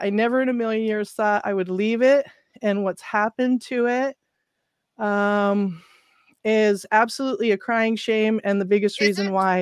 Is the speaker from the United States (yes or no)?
yes; California, United States; You know, again, growing up in California, PG&E had always had a reputation.